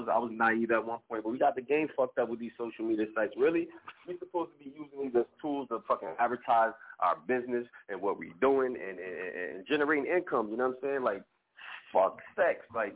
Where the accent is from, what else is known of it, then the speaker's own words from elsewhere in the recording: New Jersey, United States; I'm from New Jersey, and I'm everywhere with this music shit.